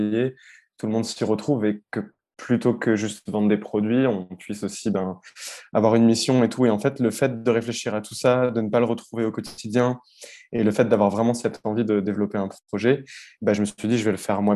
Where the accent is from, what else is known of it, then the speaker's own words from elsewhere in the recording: Strasbourg, Grand Est, France; born there; Je suis né à Strasbourg.